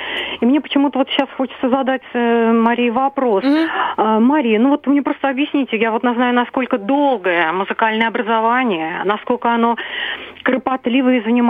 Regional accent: Moscow, Russia; Я из Москвы.

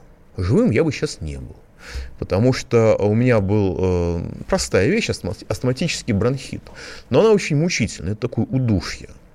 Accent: Moscow, Russia; как москвич я могу сказать

